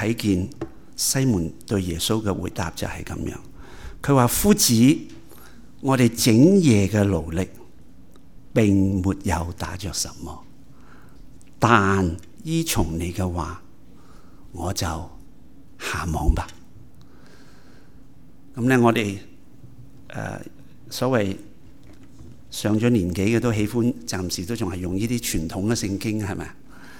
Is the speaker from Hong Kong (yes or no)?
no; Montreal, Quebec, Canada; 我在满地可长大，十六岁那年已经开始驾车